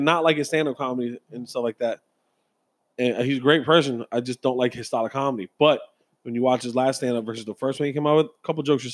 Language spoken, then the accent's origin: English; Puerto Rico; You're taking a green card belt, and I'm taking them because I'm technically American Puerto Rican.